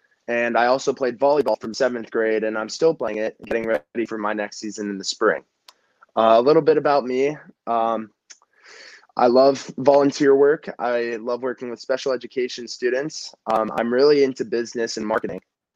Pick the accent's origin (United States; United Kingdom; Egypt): United States; Powell, Ohio; also born or lived in Tampa; So I'm 16, Powell, Ohio. I was born in Tampa. I moved to here when I was 1.5.